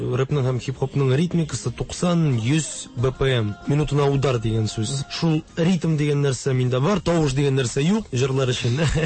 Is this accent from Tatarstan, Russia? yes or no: yes; Kazan, Tatarstan, Russia; also born or lived in Tilesh; Үзім Қазаннан, мен Қазанда тудым, әмәдә ләкин җырларда Тілешінің дә туған ягым деп әйтәм әле. Чөнки балачагым шунда узды. Һәр җәй мин Тілешідә, ул мәдрәсәсендә уздырдым.